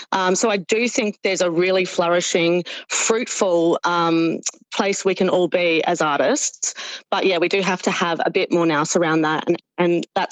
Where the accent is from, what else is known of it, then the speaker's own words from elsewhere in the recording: Townsville, Queensland, Australia; I grew up in Townsville, and that's a pretty big sports capital.